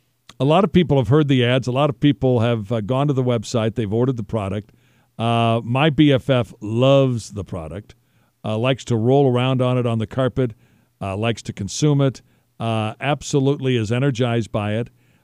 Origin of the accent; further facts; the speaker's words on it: Kansas City, United States; because I grew up in Kansas City, and to see an industry like this coming to Kansas City